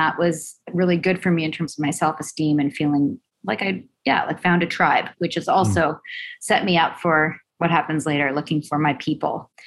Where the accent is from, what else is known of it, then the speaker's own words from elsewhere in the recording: West Coast, United States; But I'm from the West Coast. So the sort of alternative hippie crunchy thing is definitely part of my background.